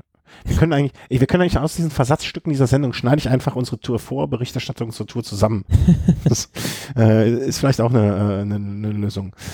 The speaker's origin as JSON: {"language": "German", "region": "North Rhine-Westphalia", "country": "Germany", "tie": "born or raised there", "said": "Meine Heimat rund um Köln."}